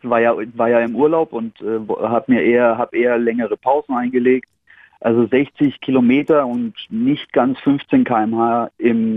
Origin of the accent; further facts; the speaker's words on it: Germany; Und ich komme aus der Main-Gegend und wohne am Berg.